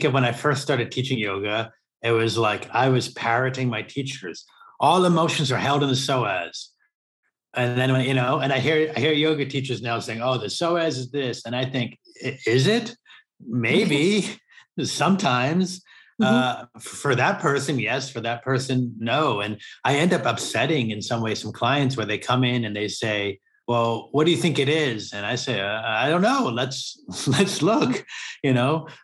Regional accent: United States; And I grew up in America, where we're like, screw groups, I'm going to do it myself.

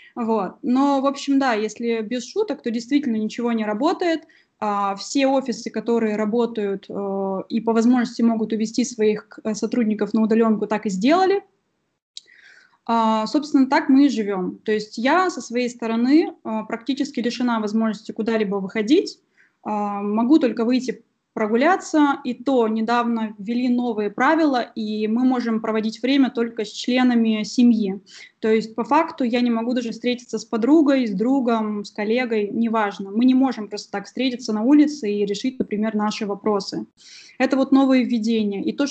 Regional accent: Ural, Russia; Я из России, я с Урала. Я думаю, что кто знает, что это за регион, там часто бывает холодно и снежно. И как-то вот скажу так, что до 25 лет своей жизни я находилась там.

